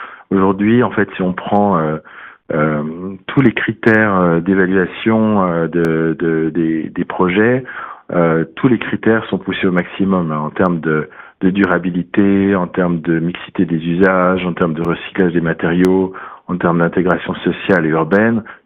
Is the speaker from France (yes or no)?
yes; France; mais en tant que Français, je me réjouis